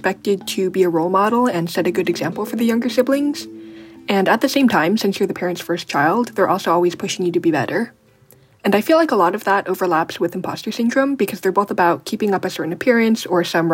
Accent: California, United States; especially growing up in the Bay Area, there's a really big college culture

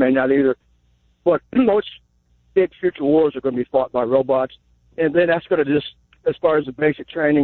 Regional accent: the South, United States; I was, you know, somewhat fit, and I'm from the South, and you know, running around all day.

